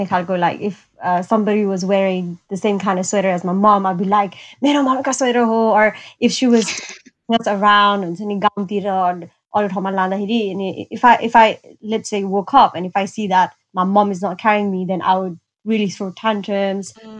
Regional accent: Kathmandu, Bagmati, Nepal; I grew up in Kathmandu. Briefly went to Brunei

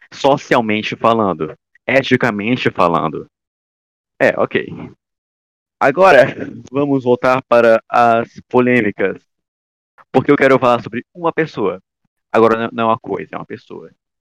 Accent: Ceará, Brazil; Eu, por exemplo, sou cearense, o Danilo também é.

